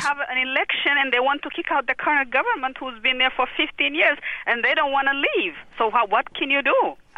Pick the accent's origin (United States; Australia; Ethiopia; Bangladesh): Ethiopia; The reason I'm originally from Ethiopia